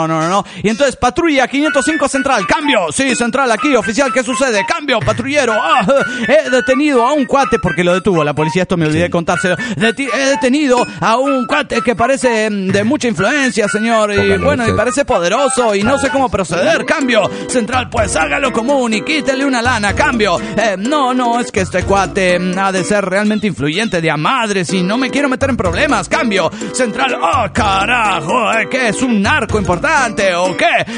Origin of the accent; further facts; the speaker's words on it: Oaxaca, Mexico; de Oaxaca, México.